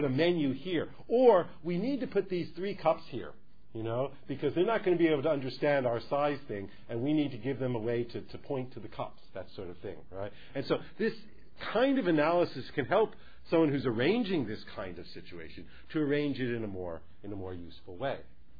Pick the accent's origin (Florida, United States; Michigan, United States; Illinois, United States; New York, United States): New York, United States; now in Hong Kong; Because I'm from New York, you know, and if you go into McDonald's in New York